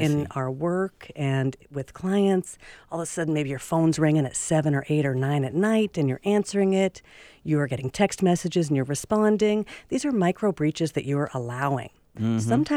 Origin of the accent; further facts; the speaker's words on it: Seattle, Washington, United States; born there; I'm Irish. I'm 5'2". I'm born in Seattle.